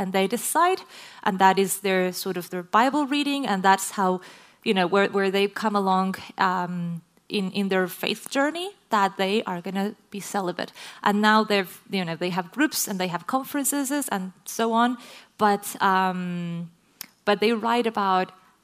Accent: Chile; English is a second language; because I was from Chile. I still am.

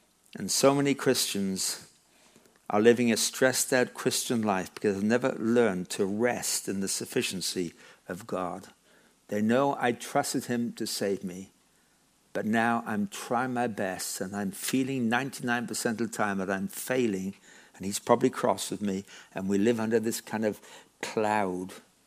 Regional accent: England, United Kingdom; moved away as an adult; When I was 18, growing up in England, I grew up on a farm, and I left school

